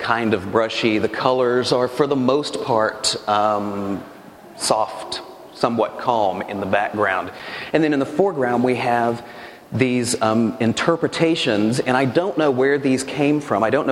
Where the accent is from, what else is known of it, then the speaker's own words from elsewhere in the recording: Texas, United States; me to wake up every morning as a man, as a white man, as a gay white man, as a gay white male artist, as a Texan, as an American?